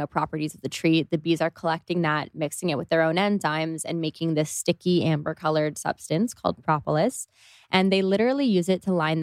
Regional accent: Toronto, Ontario, Canada; Especially I'm from Canada and it just wasn't. Yeah, we're both from Toronto.

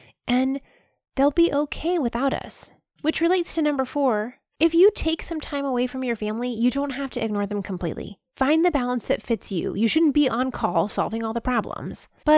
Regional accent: Ohio, United States; cardinals remind me of my childhood. I'm from Ohio, and it's the state bird of Ohio, and it makes me think of my mom

